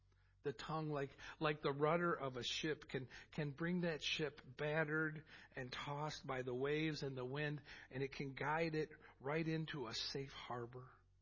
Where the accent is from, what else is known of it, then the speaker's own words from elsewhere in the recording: Chicago, Illinois, United States; How about, I'm from the Chicago area. How about the Great Chicago Fire in 1871?